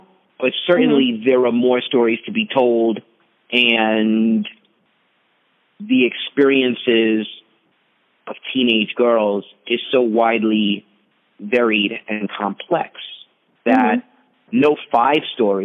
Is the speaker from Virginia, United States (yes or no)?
no; New York City, New York, United States; And all of three of us are black men born and raised in New York City. So for three black New York natives to be able to tell this story about black history that took place in New York is amazing.